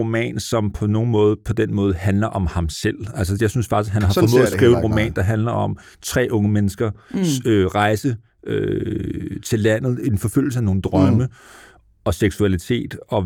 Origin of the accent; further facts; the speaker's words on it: Copenhagen, Capital Region of Denmark, Denmark; det vi som københavner tænker